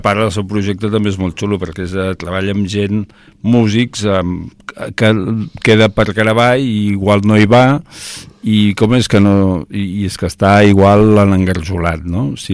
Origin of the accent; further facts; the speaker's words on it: Barcelona, Catalonia, Spain; jo és que sóc del barri de la Salut